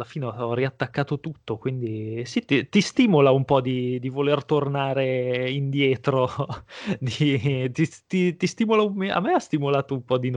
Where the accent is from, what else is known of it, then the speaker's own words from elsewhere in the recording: Piacenza, Emilia-Romagna, Italy; mi manca molto poter andare dalle mie parti a Piacenza, uscire in bici così